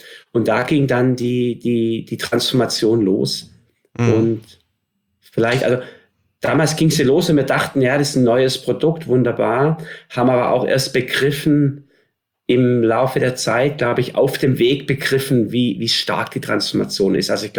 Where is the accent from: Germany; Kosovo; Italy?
Germany; Baden-Württemberg; mein gebürtiger Schwabe